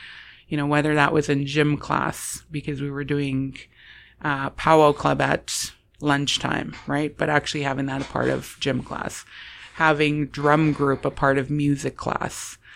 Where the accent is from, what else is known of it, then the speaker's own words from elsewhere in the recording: Manitoba, Canada; I grew up in the North End, you know, Byways and Woolworths and Oretzky's.